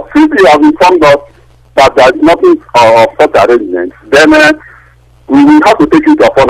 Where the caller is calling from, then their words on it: Toronto, Ontario, Canada; Calling from Canada, Toronto, Canada.